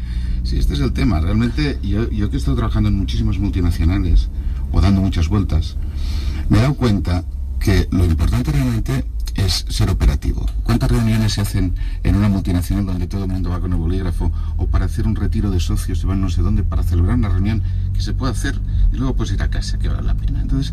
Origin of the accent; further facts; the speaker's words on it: Spain; Yo te lo digo que como español, y después de haber dado muchas vueltas